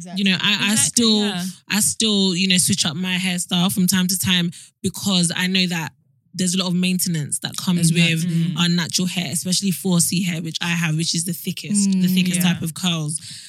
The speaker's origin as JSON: {"language": "English", "country": "Nigeria", "said": "So I can't I don't eat British food. I am Nigerian to the core."}